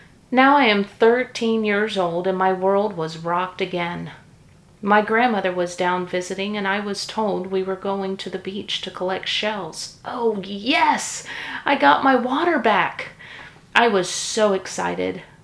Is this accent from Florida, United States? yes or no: yes; Jacksonville, Florida, United States; also born or lived in St. Petersburg, Florida; I was born in St. Petersburg, Florida, but was raised in Jacksonville, Florida. I was around 4 when we moved there. We lived in an apartment complex that rested on the banks of the St. Johns River.